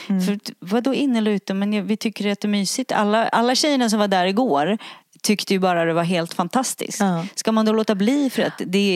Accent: Ulvöja, Västernorrland County, Sweden; Och att vi ska få åka till Ulvöja där vi växte upp.

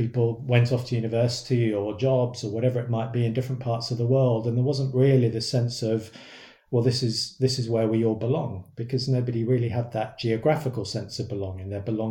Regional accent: United Kingdom; being a British kid from a town where I didn't even think there was an ice rink, frankly, I didn't know the faintest thing about ice hockey, and I couldn't skate.

